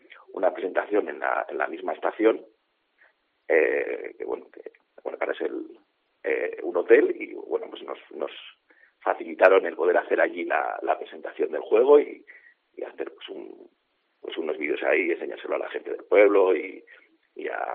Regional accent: Zaragoza, Aragon, Spain; yo que soy de Zaragoza y tengo apartamento en Canfranc desde hace pues 30 años

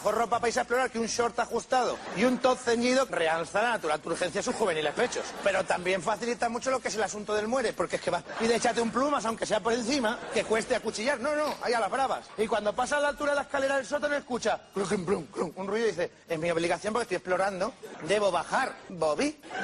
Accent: Spain; eso como español te enerva

